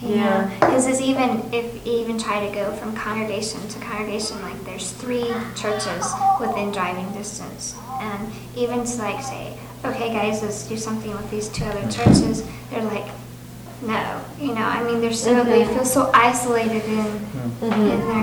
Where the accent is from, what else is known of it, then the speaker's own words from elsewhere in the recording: Utah, United States; and I'm from Utah